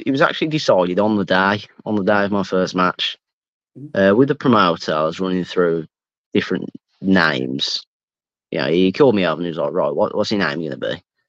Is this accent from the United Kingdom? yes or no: yes; United Kingdom; I'm British and I'm better than you.